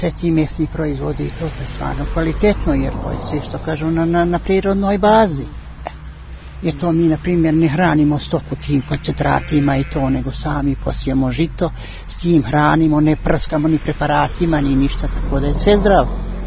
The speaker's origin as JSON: {"language": "Serbian", "town": "Sjenica", "region": "Šumadija and Western Serbia", "country": "Serbia", "tie": "born or raised there", "said": "Ja sam gore rodom iz Pešteri i ja sam gore rođena i sve u Sjenicu. Navikla sam ja na tu klimu."}